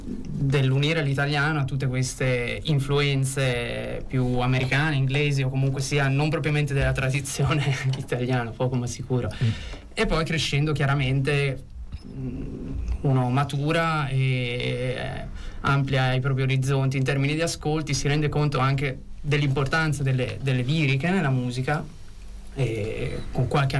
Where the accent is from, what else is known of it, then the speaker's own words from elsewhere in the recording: Pesaro, Marche, Italy; Sono di Pesaro, ero a Pesaro.